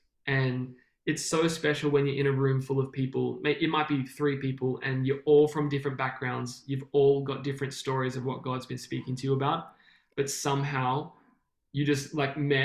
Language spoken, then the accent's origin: English; Melbourne, Victoria, Australia; we grew up in Melbourne, born and raised, and we both come from